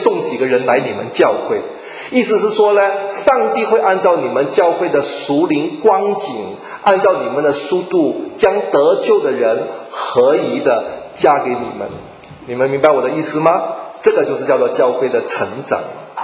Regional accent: Hong Kong; 我们都是香港来的，我们很多沟通啊

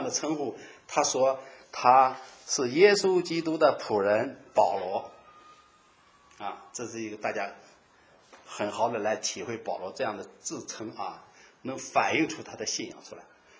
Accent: China; 我们中国人有一句俗话叫学而优则仕，对吧？

